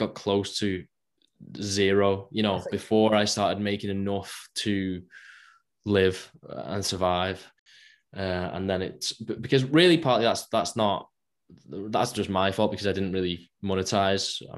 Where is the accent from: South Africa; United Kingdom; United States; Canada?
United Kingdom; Runcorn, North West England; And so I had been training at my hometown gym in Runcorn with a few lads, my brother and a few lads that I went to school with.